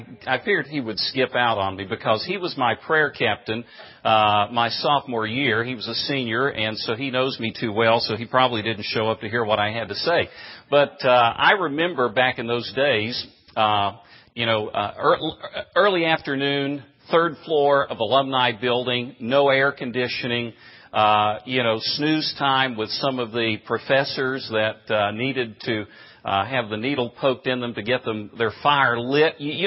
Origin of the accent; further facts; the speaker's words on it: Tennessee, United States; Well, I grew up in East Tennessee. My family settled there in the late 1700s. They were Scots-Irish immigrants.